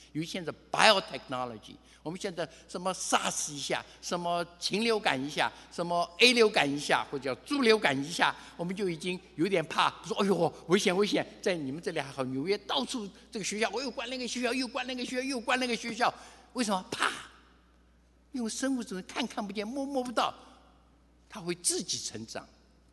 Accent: Wenzhou, Zhejiang, China; now in United States; 我是温州人，我第一次回温州时候大概6岁的样子吧，抗战胜利回去没有电灯。

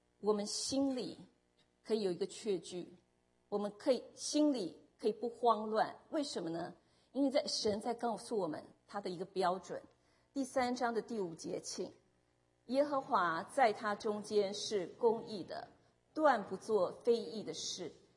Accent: China; 我们中国人就应该常常就穿旗袍啊、棉袄

